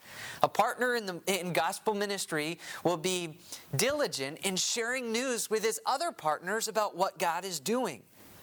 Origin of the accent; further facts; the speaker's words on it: New England, United States; also born or lived in South Carolina / Kansas City / Wisconsin; the church I grew up in New England, the school I went to in South Carolina, even the time that I spent in Kansas City and up in Wisconsin